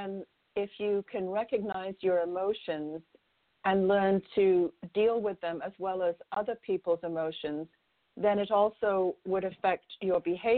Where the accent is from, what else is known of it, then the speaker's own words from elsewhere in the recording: England, United Kingdom; I'm English